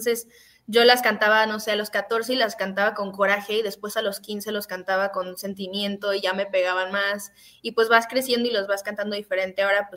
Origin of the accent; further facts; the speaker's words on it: Cancún, Quintana Roo, Mexico; also born or lived in Mérida; now in Mexico City, Mexico; Pues yo soy de aquí, de México, pero viví toda mi vida en Cancún. Después me fui a Mérida y después acabo de llegar aquí hace un año a México de nuevo.